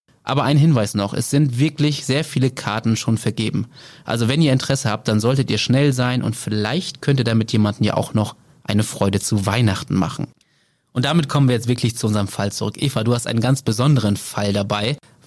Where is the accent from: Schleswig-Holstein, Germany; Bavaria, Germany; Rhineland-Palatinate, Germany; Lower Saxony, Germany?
Lower Saxony, Germany; Wilhelmshaven; in Norddeutschland, genauer gesagt in Wilhelmshaven, meiner Heimatstadt